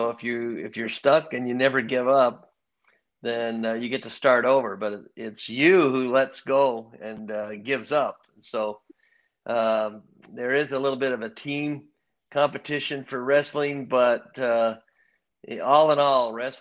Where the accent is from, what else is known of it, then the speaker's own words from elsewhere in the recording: Ames, Iowa, United States; So, yeah, you can't grow up in Iowa. I grew up in Ames, Iowa, and not wrestle.